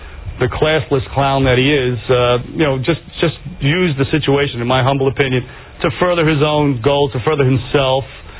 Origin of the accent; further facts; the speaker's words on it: Bronx, New York, United States; By the way, I came from the streets myself. I grew up in the South Bronx in a housing project.